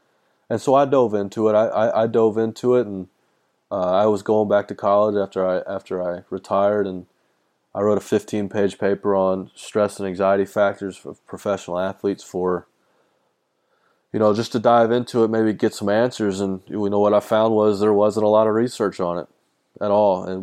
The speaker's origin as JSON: {"language": "English", "region": "Texas", "country": "United States", "said": "He was from New Jersey. I'm from Texas."}